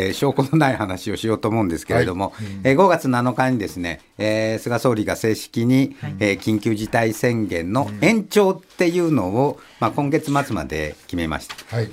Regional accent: Saga, Japan; でこれ私の田舎なんであえて言うんですけれども、佐賀なんて繁華街なんてほとんどないって言ったらぶっ飛ばされる。

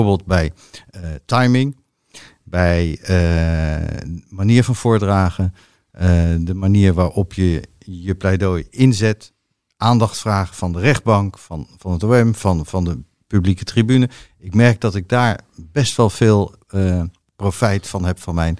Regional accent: The Hague, South Holland, Netherlands; Maar eigenlijk, ik kom uit Den Haag, zeggen wij crème de la crème.

